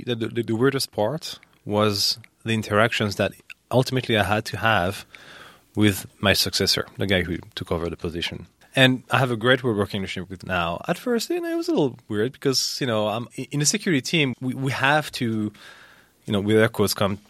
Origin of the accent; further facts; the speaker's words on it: France; moved away as an adult; now in Bay Area, United States; I was born and raised in France. I studied telecom engineering from 98 to 2002.